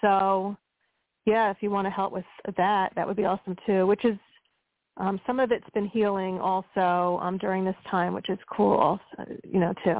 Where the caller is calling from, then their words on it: Pennsylvania, United States; from Pennsylvania.